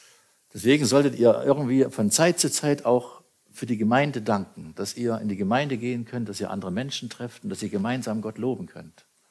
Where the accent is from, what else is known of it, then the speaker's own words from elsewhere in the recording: Brandenburg, Germany; ich komme ja aus der Uckermark und da gibt es kaum Christen und es gibt überhaupt keine christliche Lebensweise